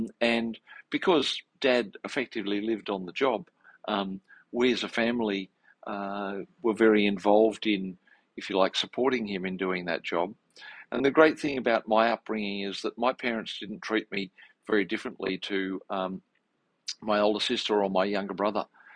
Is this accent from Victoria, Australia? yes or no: no; Sydney, New South Wales, Australia; the middle child in a family of three in inner Western Sydney, so I grew up in Ashfield.